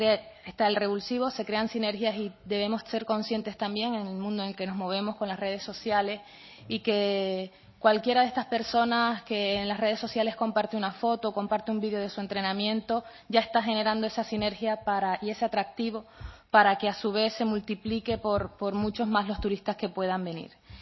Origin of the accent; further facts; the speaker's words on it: Canary Islands, Spain; así como en Gran Canaria, que es de donde vengo